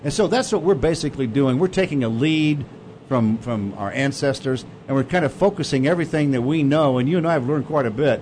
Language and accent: English; El Paso, Texas, United States; moved back to my hometown of El Paso